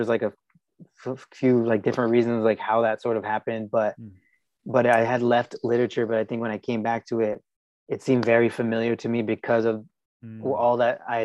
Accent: Pomona, California, United States; Yeah, I guess technically it is. It's like a suburb of LA, but it's the furthest tow

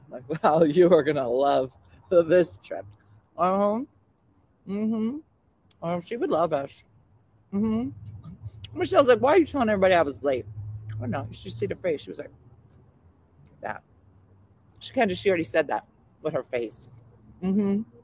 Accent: New Jersey, United States; In Jersey. I'm from Jersey.

